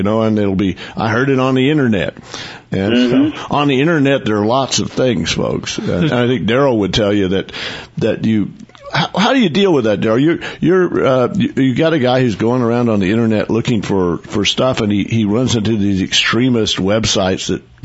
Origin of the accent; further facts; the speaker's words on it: Oklahoma, United States; I know that when I was growing up in Oklahoma and you had people making racist remarks